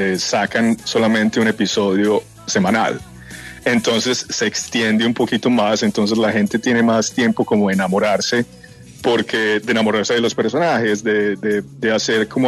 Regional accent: Antioquia, Colombia; accent: paisa; now in United States; enseñaron en el colegio en Colombia, pues lo hablaba lógicamente, pero cuando me mudé a Estados Unidos mi acento era súper, súper pesado y ya se ha disminuido, pero todavía sigue ahí.

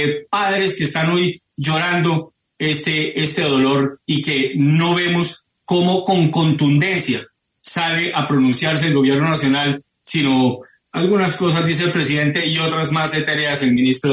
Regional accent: Colombia; como general de la República, pero más como colombiano

